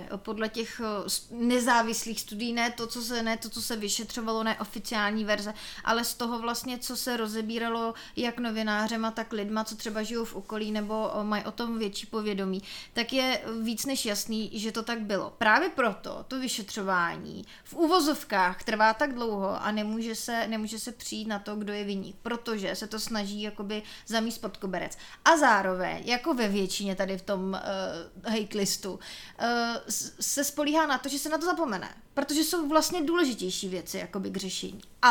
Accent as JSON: {"language": "Czech", "town": "Sokolov", "region": "Karlovy Vary Region", "country": "Czechia", "said": "Vlastně oba dva jsme z Panenáku ze Sokolova."}